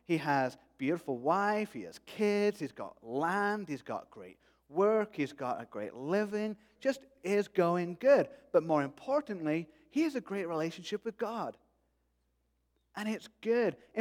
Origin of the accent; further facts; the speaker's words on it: United Kingdom; I'm British, I'm allowed.